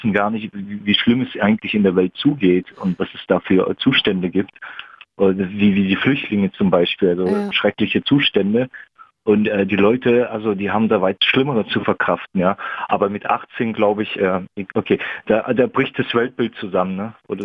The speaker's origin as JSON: {"language": "German", "country": "Russia", "said": "Ich komme aus Russland und ich kenne meine Eltern überhaupt nicht."}